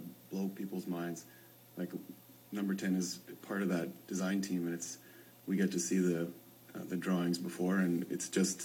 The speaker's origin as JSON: {"language": "English", "town": "Winnipeg", "region": "Manitoba", "country": "Canada", "tie": "born or raised there", "also_born_or_lived": "Brandon", "said": "Born in Brandon, but I'm a Winnipeg."}